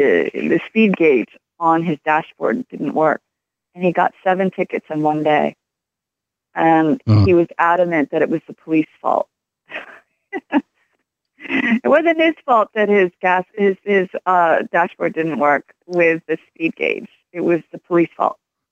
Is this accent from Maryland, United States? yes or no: yes; Baltimore, Maryland, United States; and I'm from Baltimore, and I was living in Baltimore at the time.